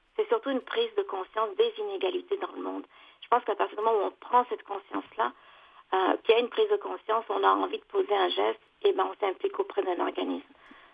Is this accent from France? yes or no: yes; France; moved away as an adult; also born or lived in Bangladesh / United States; now in Canada; J'ai grandi en France.